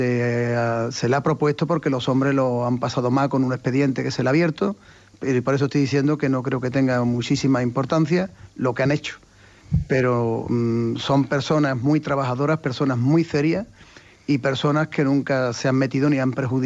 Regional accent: Seville, Andalusia, Spain; Es un arte que aquí hay y que tenemos que aceptarlo como sevillano

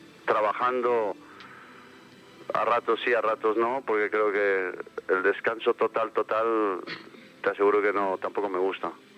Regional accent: Spain; Yo como español y aparte de todo, pues soy humano.

